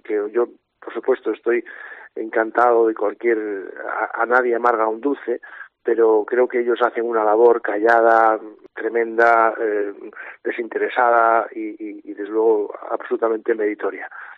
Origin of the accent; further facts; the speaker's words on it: Asturias, Spain; yo soy del occidente de Asturias, nací y vivo aquí